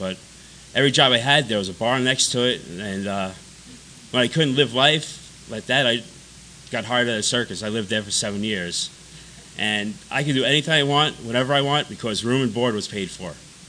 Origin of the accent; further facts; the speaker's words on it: New York, United States; But I grew up on Long Island, and New York's great.